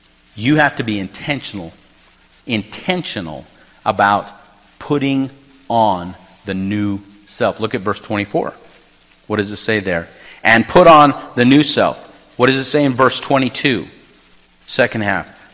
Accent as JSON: {"language": "English", "region": "New Mexico", "country": "United States", "tie": "born or raised there", "said": "I remember when I was in college, I grew up in New Mexico"}